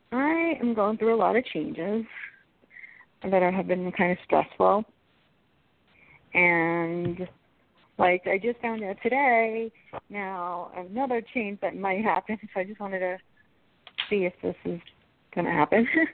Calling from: Colorado, United States; I'm calling from Colorado.

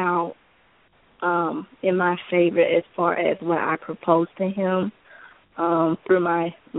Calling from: Georgia, United States; Hi, this is … from Georgia.

